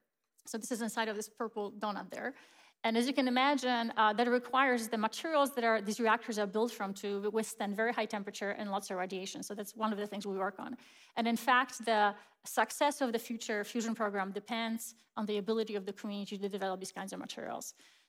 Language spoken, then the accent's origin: English; Poland; moved away as an adult; now in United States; I grew up in Poland, and I was raised in a Christian faith.